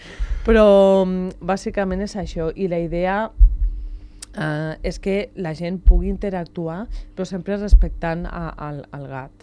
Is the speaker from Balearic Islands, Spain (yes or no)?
no; Barcelona, Catalonia, Spain; jo sóc de Barcelona, visc allà, però he treballat molt de temps aquí a Sant Cugat.